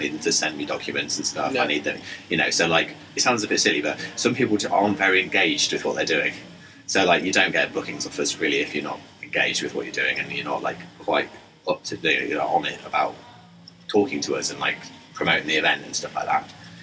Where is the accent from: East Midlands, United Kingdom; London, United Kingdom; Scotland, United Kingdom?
East Midlands, United Kingdom; Leicester; now in Leeds, United Kingdom; unsurprisingly from my accent, I'm not from Leeds. I grew up in Leicester, but I moved to Leeds just over 10 years ago now.